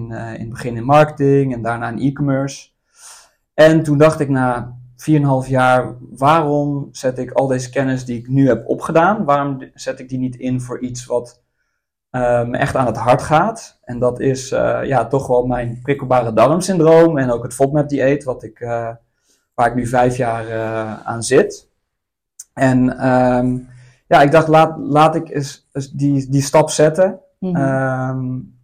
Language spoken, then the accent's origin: Dutch; Zeist, Utrecht, Netherlands; 36 jaar oud. Ik ben geboren en getogen in Zeist. Ik ben op een gegeven moment bedrijfskunde gaan studeren in Groningen.